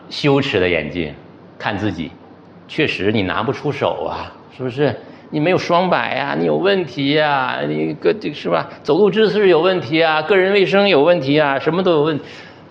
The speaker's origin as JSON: {"language": "Chinese", "region": "Northeast China", "country": "China", "tie": "born or raised there", "said": "我老家在东北，我们家旁边就是那个市里面最大的一个公园。"}